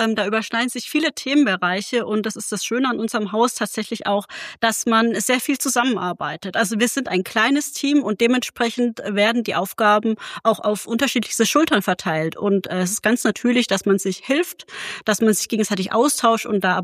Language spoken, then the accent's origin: German; Würzburg, Bavaria, Germany; now in Kassel, Germany; Ja, ich bin gebürtige Würzburgerin und habe auch Geschichte und Anglistik studiert in Würzburg und habe mich dann nach einiger Zeit umgetan nach einem Volontariat und konnte mich hier in Kassel bewerben